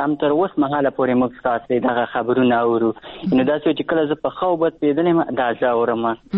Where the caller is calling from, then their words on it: Achin, Nangarhar, Afghanistan; در سره تماس کیم د ننګرهار ولایت اچینو لسوالینه.